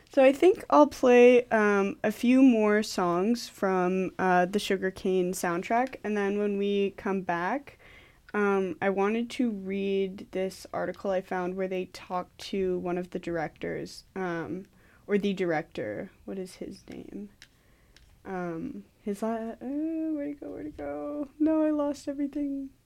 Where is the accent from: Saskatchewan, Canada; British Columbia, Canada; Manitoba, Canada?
British Columbia, Canada; Kamloops; like, from, like, my hometown, most of the people who were sent to residential school there were sent there. So I really have seen the impacts of all of this media, like, clown show on the people who were actually affected by Kamloops Indian Residential School.